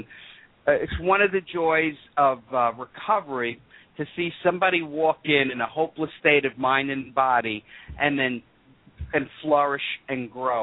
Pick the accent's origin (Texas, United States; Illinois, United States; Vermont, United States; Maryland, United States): Texas, United States; Austin; also born or lived in Brooklyn; I'm originally from Austin by way of Brooklyn. I love Texas, so I don't mind saying that.